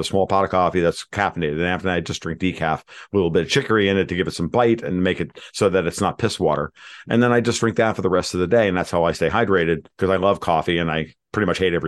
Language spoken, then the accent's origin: English; United States; But again, I'm an American